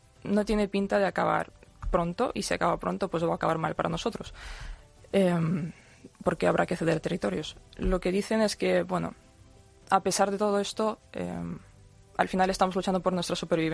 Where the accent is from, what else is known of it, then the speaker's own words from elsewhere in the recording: Odesa, Odesa Oblast, Ukraine; Lo primero que hice es ir a mi ciudad natal, que es Odessa